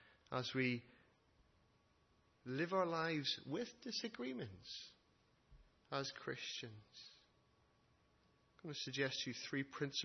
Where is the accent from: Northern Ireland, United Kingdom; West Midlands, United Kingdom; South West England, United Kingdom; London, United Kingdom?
Northern Ireland, United Kingdom; I remember as a teenager growing up in Northern Ireland